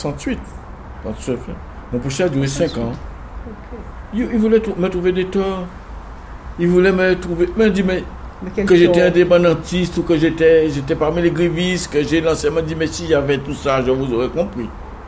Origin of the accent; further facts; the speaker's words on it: Guadeloupe, France; Et je ne réfléchis même pas en tant que Guadeloupéen. Je réfléchis en tant que Français. Je suis un Français.